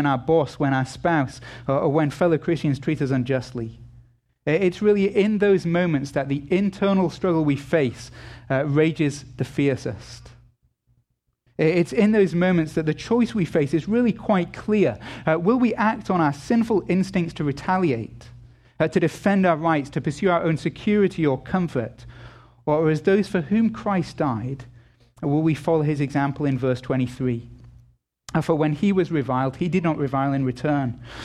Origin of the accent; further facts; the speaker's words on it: England, United Kingdom; especially so close to the 4th of July, as an Englishman.